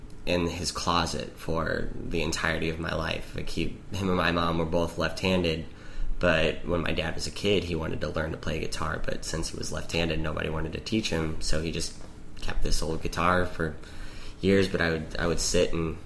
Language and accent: English; DeSoto, Missouri, United States; I grew up in DeSoto, Missouri.